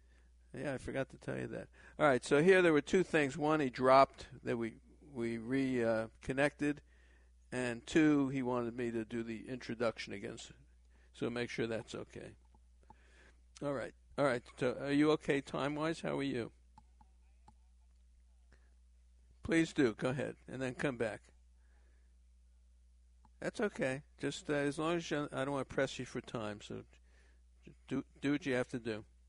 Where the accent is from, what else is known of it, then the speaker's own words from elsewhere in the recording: Brooklyn, New York, United States; also born or lived in Miami Beach; See, I'm from Brooklyn. I'm the Roger Kahn guy.